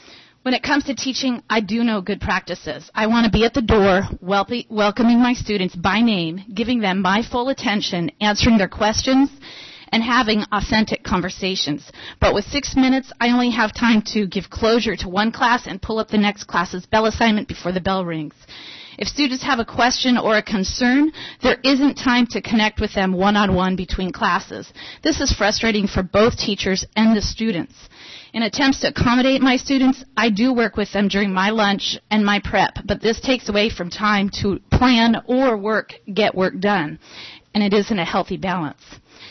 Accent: Palmer, Alaska, United States; I am proud to be a product of the Matt Subaru school system. I was born and raised in Palmer, attended Swanson Elementary, Sherrod Elementary, Butte Elementary, Palmer Junior Middle School

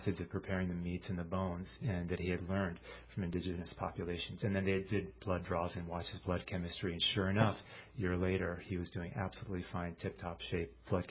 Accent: Anchorage, Alaska, United States; when I was growing up in Anchorage, we had neighbors that were really eating the traditional way.

